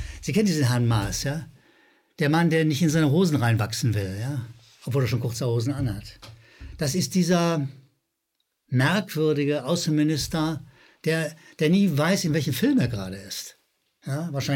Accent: Rhineland, Germany; ich bin Rheinländer, manchmal hört man das noch

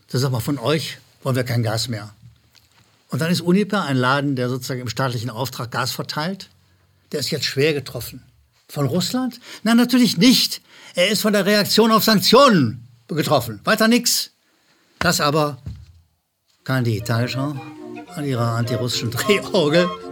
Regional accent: Rhineland, Germany; Ich wiederhole, als Rheinländer habe ich Probleme mit Zuschauerzuschriften.

